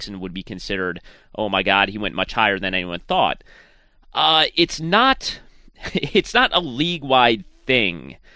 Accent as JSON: {"language": "English", "region": "Connecticut", "country": "United States", "tie": "born or raised there", "said": "I grew up in Connecticut."}